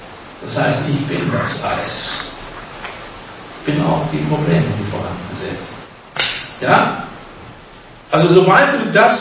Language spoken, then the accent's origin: German; West Germany, Germany; Ich bin ja nicht in der DDR aufgewachsen, sondern in Westdeutschland.